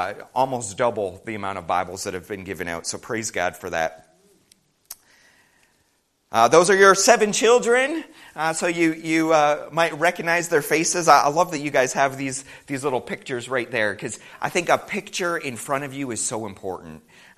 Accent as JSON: {"language": "English", "country": "Canada", "said": "obviously I'm not from here, I'm from Canada, let's get that out of the way. We have this saying in Canada called the back row Baptists."}